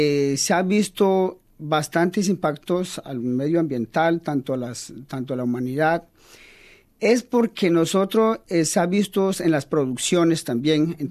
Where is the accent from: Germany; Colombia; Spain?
Colombia; Magdalena; nosotros venimos de la Sierra Nevada de Santa Marta, en los cuatro pueblos indígenas, que son los Kogi, Arhuacorsarios y Cancuamos.